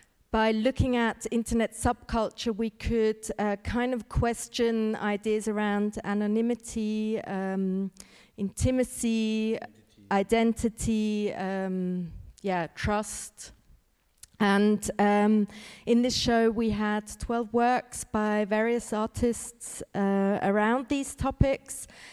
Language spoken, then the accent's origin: English; Zurich, Switzerland; English is a second language; now in Berlin, Germany; We're from Zurich originally. We're based in Berlin, now have been based for 1.5 years.